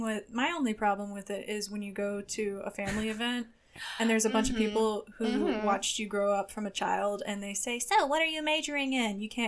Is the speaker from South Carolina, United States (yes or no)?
yes; Greenville, South Carolina, United States; And I'm originally from Greenville.